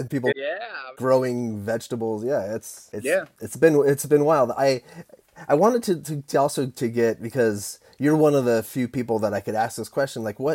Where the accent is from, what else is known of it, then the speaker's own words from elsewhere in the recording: Los Angeles, California, United States; I'm from California, from Los Angeles.